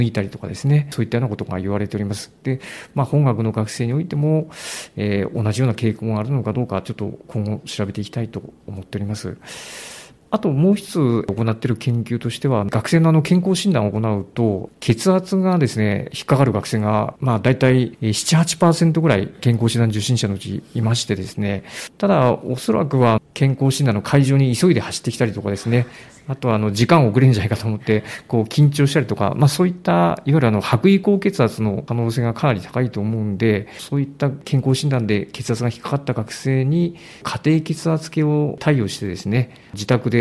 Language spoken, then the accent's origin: Japanese; Toyama, Japan; now in Muroran, Japan; 僕はもともと富山県出身で、富山大学の方にずっと勤務してたんですけども、北海道に住むのは今回初めてです。